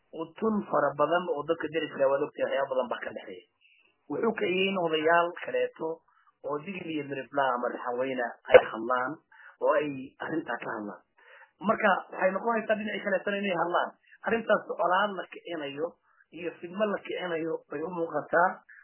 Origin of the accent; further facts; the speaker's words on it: Bakool, Somalia; Ayaalkay way ku wada dhasheen anugu kuma dhalan laakiin ayaalkay ku wada dhasheen aan ku soo kornay waana dhul mataqaanaa raxaweyne leedahay dad isku dhex jira oo mataqaanaa walaala ah oo deris ah ayaanu nahay dadka degan Bakool.